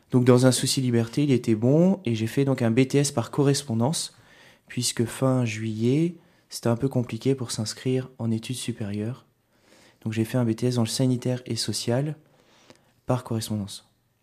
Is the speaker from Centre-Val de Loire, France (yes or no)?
yes; Dreux, Centre-Val de Loire, France; born there; je suis né à Dreux et j'ai fait ma scolarité dans l'enseignement catholique à l'Institut Saint-Pierre-Saint-Paul.